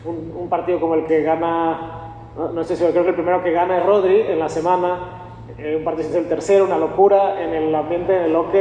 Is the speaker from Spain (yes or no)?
no; Mexico; tenemos un gran cariño entre nosotros como jugadores mexicanos